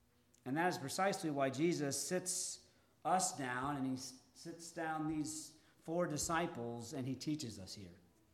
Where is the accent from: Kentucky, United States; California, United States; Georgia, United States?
Georgia, United States; One of the things about growing up in Georgia is the pine trees.